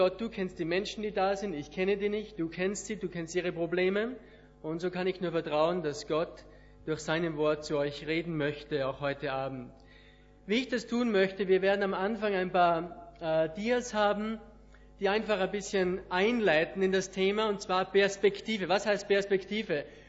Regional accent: Schladming, Styria, Austria; ich komme aus Österreich, von Schladming, vielleicht Salzburg wisst ihr, und Schladming, das ist für die Skifahrer, die kennen

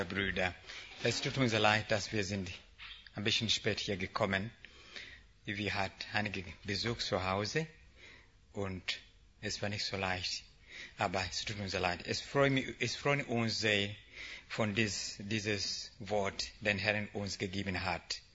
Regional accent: Uganda; German is a second language; Ich komme aus Uganda.

